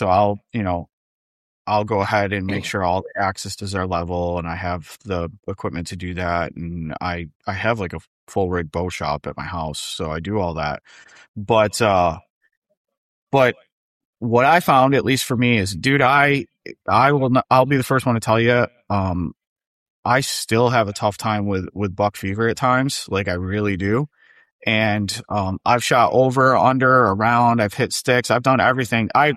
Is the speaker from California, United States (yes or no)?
no; Syracuse, New York, United States; And, you know, growing up in Syracuse and hunting in that area, people hear about Buffalo because it's a bigger city.